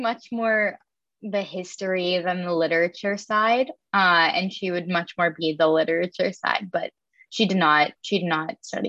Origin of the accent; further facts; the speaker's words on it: Chappaqua, New York, United States; I grew up in Chappaqua, New York, which is about an hour, give or take, north of Manhattan.